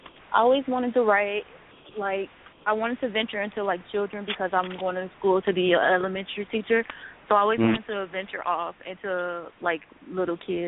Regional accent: Chicago, Illinois, United States; And I'm from Chicago.

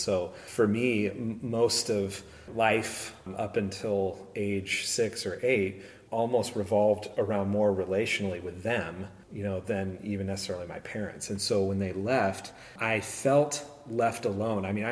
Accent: San Luis Obispo, California, United States; I grew up in San Luis Obispo. I grew up in a home right over on Jeffrey Street, which was interesting because … I live on Jeffrey Street

